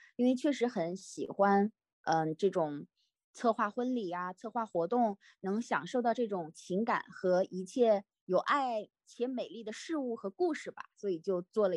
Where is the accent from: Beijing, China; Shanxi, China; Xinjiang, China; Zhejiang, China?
Shanxi, China; Taiyuan; moved away as an adult; also born or lived in Sydney; now in Adelaide, Australia; 国内的话，我的家乡是山西太原，然后在来到澳洲，我的第一站是在悉尼，我在悉尼度过了我的大学时光